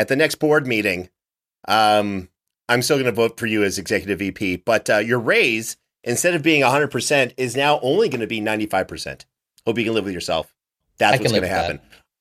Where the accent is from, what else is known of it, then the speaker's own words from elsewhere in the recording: Canada; I'm glad my home country was able to provide you with such entertainment.